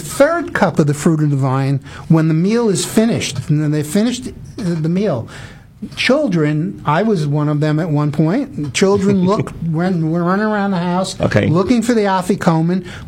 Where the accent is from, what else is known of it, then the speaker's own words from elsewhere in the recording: New York, United States; now in Texas, United States; As a New Yorker, I didn't know what hail really meant. When I got to Texas, I found out.